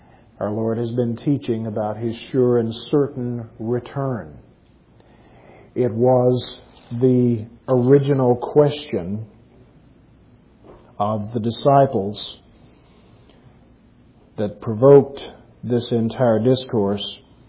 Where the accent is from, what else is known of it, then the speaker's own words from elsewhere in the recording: Junction, Texas, United States; Out in my hometown of Junction recently, the pastor of the Presbyterian Church was preaching on Adam, Eve, and the serpent